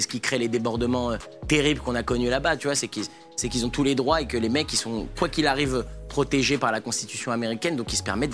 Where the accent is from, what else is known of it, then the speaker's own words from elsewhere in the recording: France; Je lui dis, je suis français, voilà, French et tout machin.